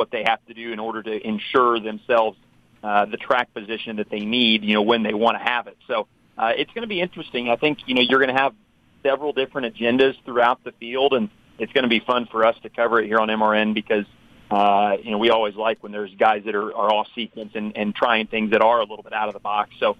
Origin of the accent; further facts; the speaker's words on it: Indianapolis, Indiana, United States; I'm originally from Indianapolis, and so I've grown up, you know, going to the Indy 500.